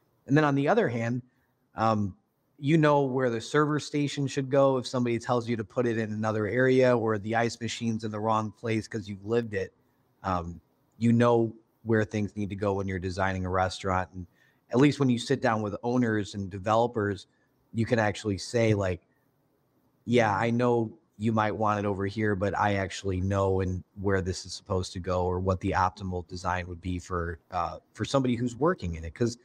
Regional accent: Chicago, Illinois, United States; Y'all are coming at us from my hometown and where I'm from, Chicago.

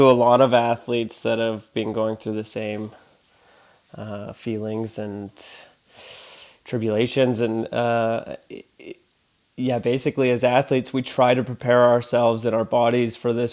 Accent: Canada; But ultimately, I think it was a very proud moment as a Canadian

